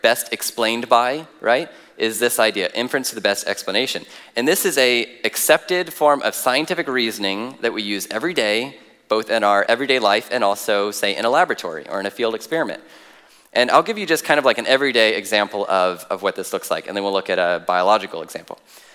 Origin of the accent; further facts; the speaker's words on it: Washington, United States; See, I'm from Washington.